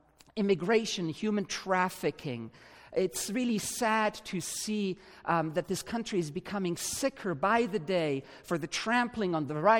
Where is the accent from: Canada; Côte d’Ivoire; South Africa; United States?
Côte d’Ivoire; I was born and raised in West Africa, in Côte d'Ivoire, Ivory Coast, and grew up there. I'm Swiss and German descent, so I have two passports.